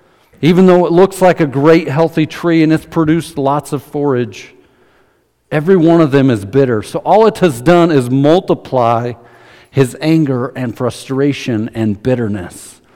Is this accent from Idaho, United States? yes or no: yes; Stites, Idaho, United States; I grew up over in Stites for a few years, and in front of our house we had this huge tree.